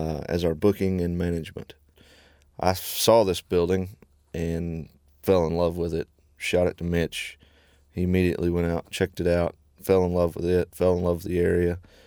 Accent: Kentucky, United States; I'm from Eastern Kentucky as well.

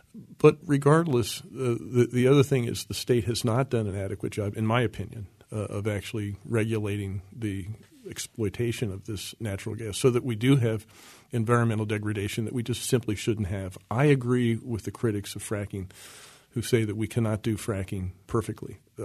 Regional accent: Pennsylvania, United States; Well, you know, I'm from York County, and in York County, the first day of deer season is a religious holiday. Actually, all the schools are closed. So I grew up in that environment

